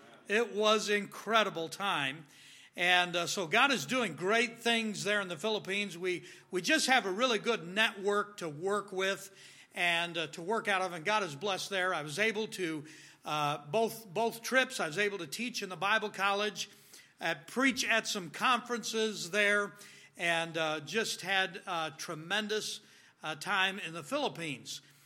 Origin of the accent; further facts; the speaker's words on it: Youngstown, Ohio, United States; born there; Now, in 1960, my dad started the Youngstown Baptist Church, and I was born in Youngstown.